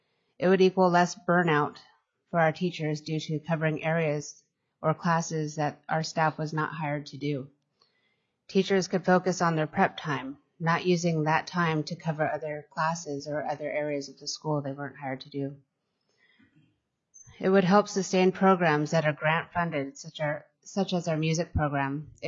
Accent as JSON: {"language": "English", "town": "Hoonah", "region": "Alaska", "country": "United States", "tie": "born or raised there", "said": "I'm from Hoonah, Alaska. I'm on my second term on the Hoonah City School Board"}